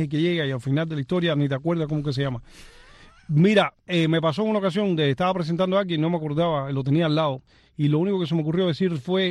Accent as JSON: {"language": "Spanish", "town": "Bayamo", "region": "Granma", "country": "Cuba", "tie": "born there", "said": "Les aviso además que nací en Bayamo, el pueblo donde se declaró la guerra contra su país cuando éramos colonia."}